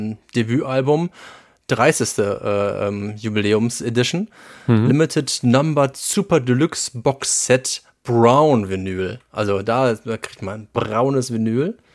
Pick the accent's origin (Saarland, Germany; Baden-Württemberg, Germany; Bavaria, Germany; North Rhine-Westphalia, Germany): North Rhine-Westphalia, Germany; Cologne; ich bin aus Kölle